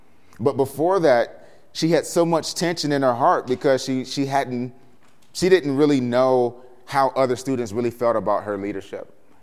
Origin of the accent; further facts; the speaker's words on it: Ohio, United States; My wife is from Virginia. You know, I'm from Ohio. And so the North and the South kind of came together.